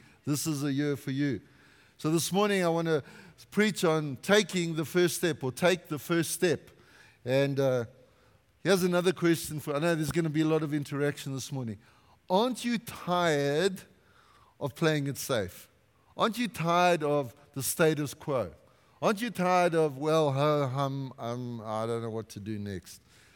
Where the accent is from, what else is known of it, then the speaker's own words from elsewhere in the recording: South Africa; I'm from South Africa, I'm tough.